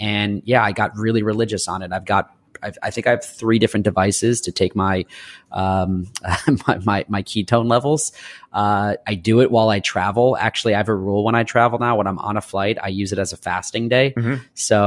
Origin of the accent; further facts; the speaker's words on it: Buffalo, New York, United States; And I'm from Buffalo, New York. I just kind of grew up on the classic American diet. I'm one of 10 kids, 3 brothers, 6 sisters.